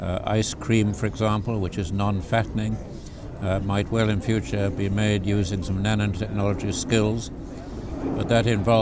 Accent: Henstridge, South West England, United Kingdom; born there; my mother, knowing she was about to give birth, rented a house next door to the church at Henstridge, and I was born on Easter Day in 1940.

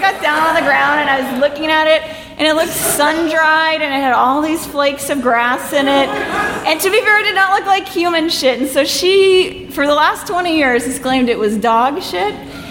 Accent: Houston, Texas, United States; We grew up in Houston, and most of the kids that we grew up with moved here

